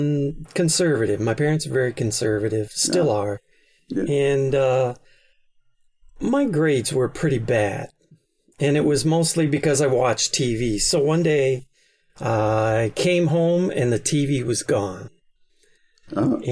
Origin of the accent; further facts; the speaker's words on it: Illinois, United States; now in Taiwan; I was born in America, grew up around Chicago. Within 90 miles of Chicago. Chicago's a pretty big area. Small town, wasn't even on the map.